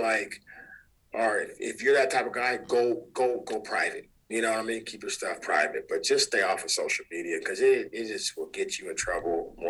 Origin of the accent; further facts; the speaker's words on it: Sacramento, California, United States; I'm thankful that I grew up on the South Side. I'm thankful because Sacramento shaped me who I am.